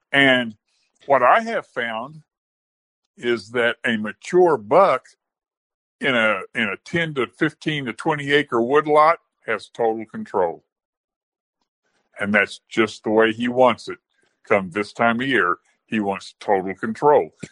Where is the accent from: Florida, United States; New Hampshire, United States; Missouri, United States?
Missouri, United States; also born or lived in west central Illinois; Well, I grew up in southeast Missouri. I grew up in National Forest, big timber.